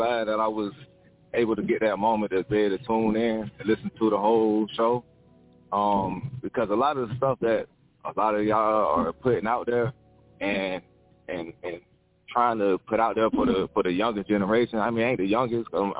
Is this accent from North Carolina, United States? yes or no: yes; New Bern, North Carolina, United States; I'm from the New Bern, North Carolina area.